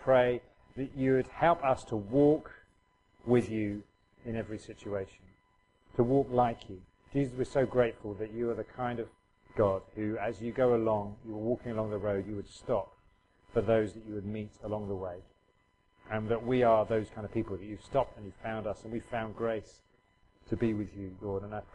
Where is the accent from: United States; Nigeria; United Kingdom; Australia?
United Kingdom; England; Being English, I thought I'll get out of the way.